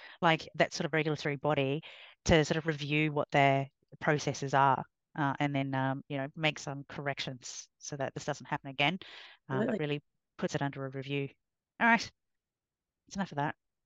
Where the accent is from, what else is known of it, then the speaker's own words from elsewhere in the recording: New Zealand; Jared McCracken was a friend of our family growing up in New Zealand.